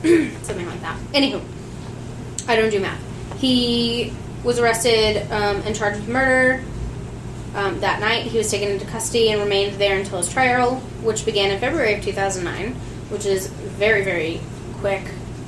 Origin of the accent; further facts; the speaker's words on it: the South, United States; I mean, same, but only because I'm from the South.